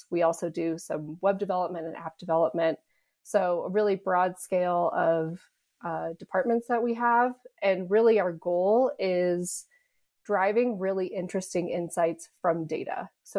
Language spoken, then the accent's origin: English; Colorado, United States; I'm from Colorado, born and raised. So love to hear that you love Colorado. I went to CU Boulder, actually. So just can't leave the mountains.